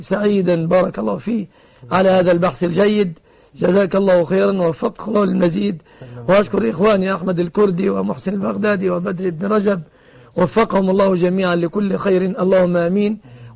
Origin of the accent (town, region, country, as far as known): Egypt